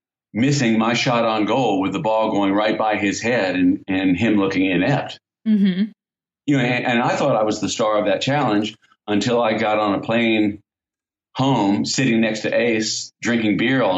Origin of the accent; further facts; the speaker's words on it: United States; And as an American, I always thought that Australian and New Zealand's dialect was almost the same.